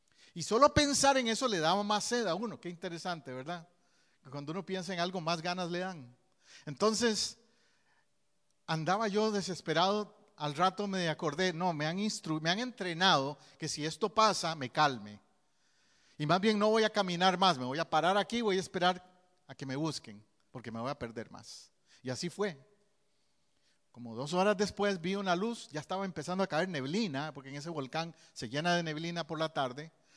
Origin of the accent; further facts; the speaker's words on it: Costa Rica; Yo recuerdo en una ocasión en mi país que nos fuimos un grupo de jóvenes a las montañas.